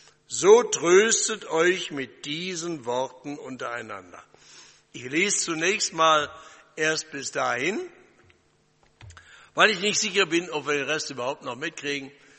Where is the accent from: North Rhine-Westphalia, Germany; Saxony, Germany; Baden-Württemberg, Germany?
North Rhine-Westphalia, Germany; ich komme aus dem Ruhrgebiet, da kennt man kein Deutsch.